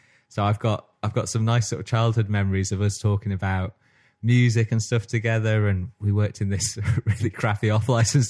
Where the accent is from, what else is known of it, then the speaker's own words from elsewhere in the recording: Stockport, North West England, United Kingdom; But growing up in Stockport